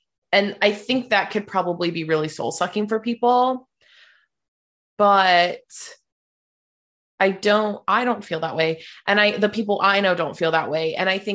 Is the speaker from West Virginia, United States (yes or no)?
yes; West Virginia, United States; I grew up in West Virginia